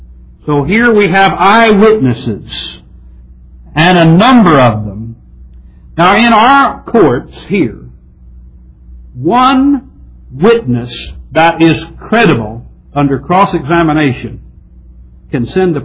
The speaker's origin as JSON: {"language": "English", "region": "Missouri", "country": "United States", "tie": "born or raised there", "said": "they were men from my home state, Missouri."}